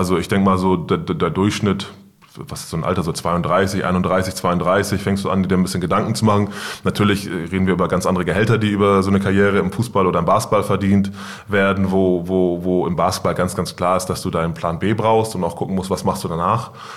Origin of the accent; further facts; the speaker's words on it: Hamburg, Germany; Ich komme aus Wilhelmsburg, ich bin dort aufgewachsen